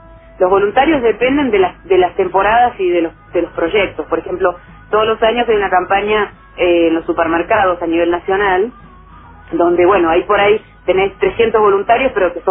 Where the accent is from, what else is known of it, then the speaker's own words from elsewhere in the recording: Argentina; estamos hartos de, como argentinos, que siempre nunca sea lo que la gente dice